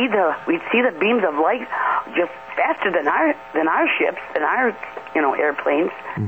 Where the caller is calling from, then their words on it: New York, United States; from New York.